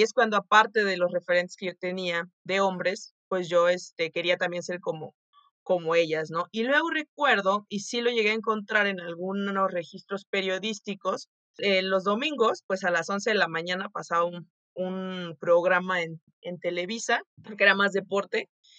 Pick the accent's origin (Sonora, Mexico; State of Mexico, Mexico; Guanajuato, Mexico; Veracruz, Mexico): Veracruz, Mexico; yo soy de Veracruz, precisamente, y cerca de donde yo soy, que es un pueblito, pues está la ciudad de Poza Rica